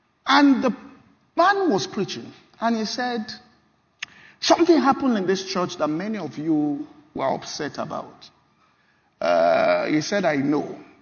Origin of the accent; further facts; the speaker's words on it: Nigeria; a good number of us were Nigerians. We came from Nigeria.